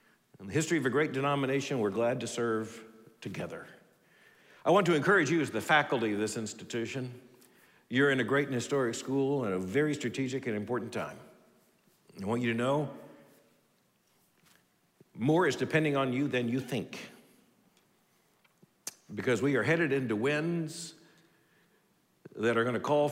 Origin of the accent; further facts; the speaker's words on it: Florida, United States; born there; I was born in Florida, and the Florida Baptist Convention became a massive influence on my life.